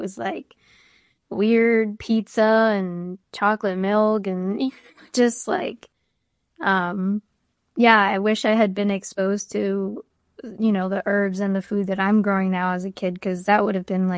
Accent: New Jersey, United States; I grew up in Hudson County in New Jersey, and it's like right across the river from, you know, Central Park from New York City.

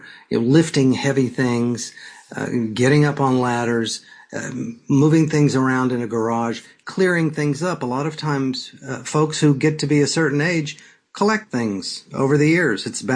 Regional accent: Texas, United States; I grew up in Texas, but I always looked forward to our summer visits back.

